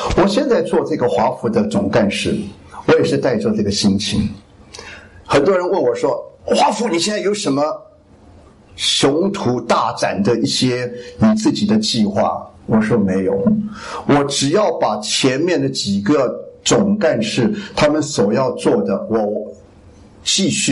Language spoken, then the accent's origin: Chinese; Taiwan; 因为我是从台湾来的。